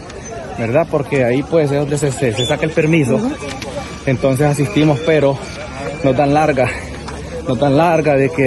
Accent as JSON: {"language": "Spanish", "country": "Honduras", "said": "Soy de Honduras"}